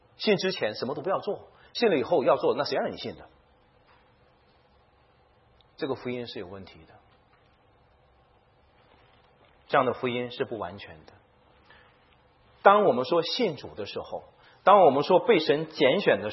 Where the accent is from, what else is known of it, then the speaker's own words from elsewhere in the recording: China; now in Canada; 我们在座很多的移民之所以移民到加拿大来，很多人是为了儿女的缘故。